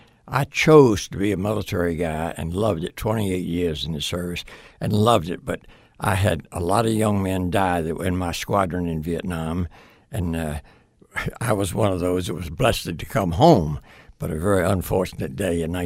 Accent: Portsmouth, Virginia, United States; I grew up in Virginia.

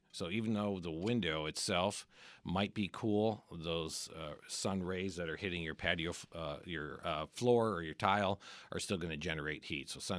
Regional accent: Midwest, United States; Yeah, I grew up in the Midwest.

